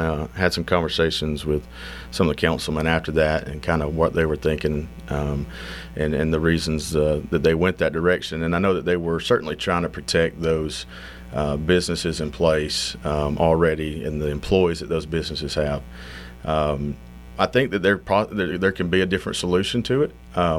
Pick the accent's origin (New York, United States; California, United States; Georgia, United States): Georgia, United States; Adairsville; I grew up around Adairsville. All my life, and we moved into the actual city limits about 8 years ago.